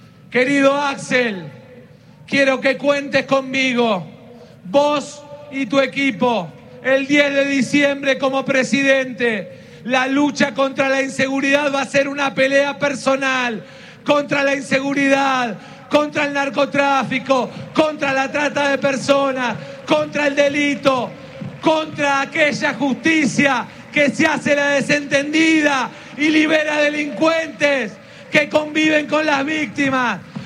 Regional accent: Buenos Aires, Argentina; Soy bonaerense por elección y por condición

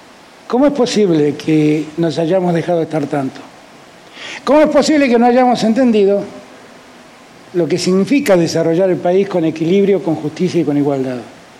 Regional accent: Buenos Aires, Argentina; yo, que vengo allá de Buenos Aires, soy un porteño consumado

